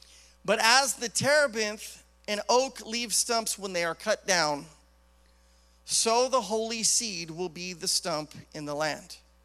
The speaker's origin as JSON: {"language": "English", "region": "Idaho", "country": "United States", "tie": "born or raised there", "said": "Almost like 90-something percent of all the lumber that's produced in the United States comes out of my home state, Idaho."}